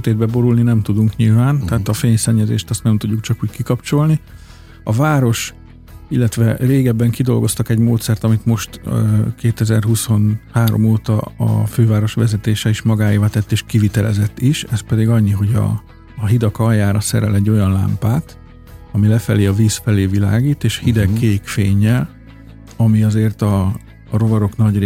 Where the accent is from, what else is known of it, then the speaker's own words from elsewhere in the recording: Budapest, Hungary; Igen, én tőzsgyökeres budapesti vagyok egyébként.